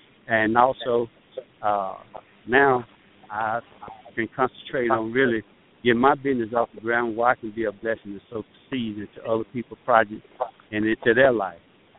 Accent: Norwood, North Carolina, United States; I'm from Norwood, North Carolina.

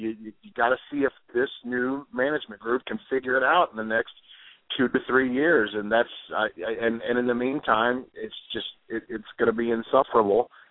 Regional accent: Louisville, Kentucky, United States; I mean, I grew up, I kind of a Cardinals fan, kind of secondarily, but I grew up in the Louisville area. So I'm 32 now.

